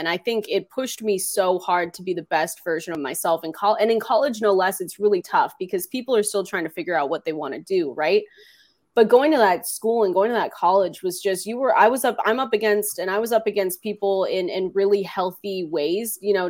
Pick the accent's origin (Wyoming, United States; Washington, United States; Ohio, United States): Washington, United States; Seattle; I love the Seahawks. I'm from Seattle, right? Seahawks fan.